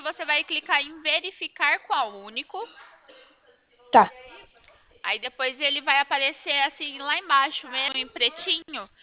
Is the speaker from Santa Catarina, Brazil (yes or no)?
no; Cornélio Procópio, Paraná, Brazil; Eu sou aqui da cidade de Cornélio, aqui perto de Londrina